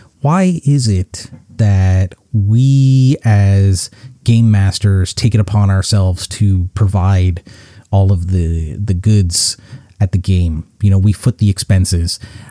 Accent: the South, United States; I feel like growing up in the South, maybe this is just a stereotype

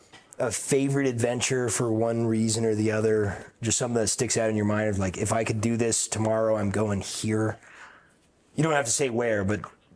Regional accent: Seattle, Washington, United States; I'm like, well, he went to Michigan, but we're both from Seattle.

